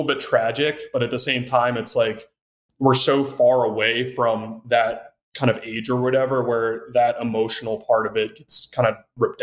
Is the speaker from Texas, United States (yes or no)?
no; Maryland, United States; And I grew up in Maryland originally.